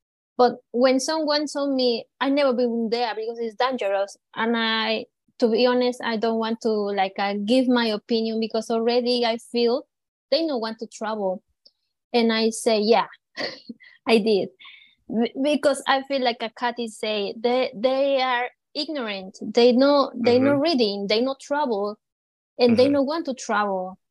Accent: Mexico; now in Australia; So I am from Mexico, and I've been in Australia 3 years.

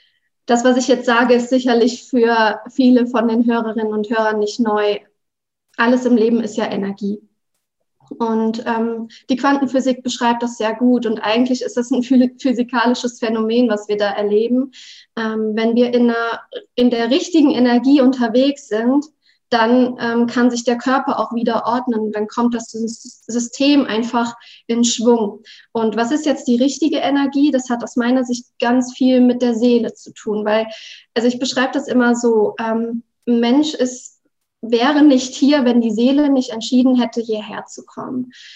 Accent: Rottweil, Baden-Württemberg, Germany; Ich komme aus der Gegend von Rottweil. Das liegt zwischen Stuttgart und dem Bodensee.

